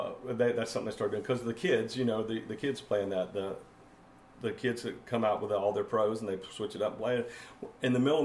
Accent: Georgia, United States; I have never been to a hockey game in my life. I grew up in Georgia.

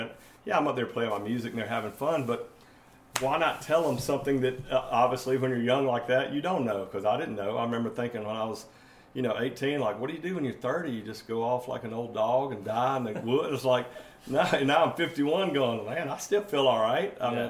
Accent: Georgia, United States; I have never been to a hockey game in my life. I grew up in Georgia.

